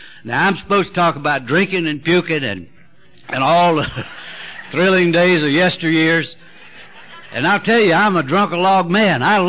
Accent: North Carolina, United States; Man, I'm from North Carolina. We need all the business we can get.

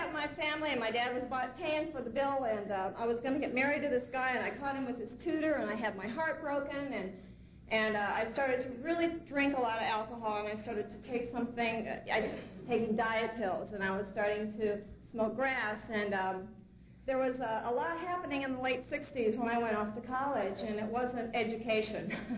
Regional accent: Iowa, United States; You know, I grew up in Iowa, and I don't know about you, but that was my first resentment where I realized I was landlocked.

